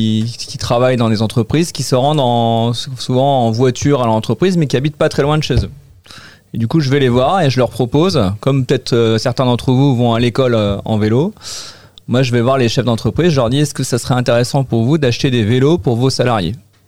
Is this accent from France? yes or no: yes; northern France, France; je viens du nord de la France et dans le nord de la France, le hockey c'est assez connu.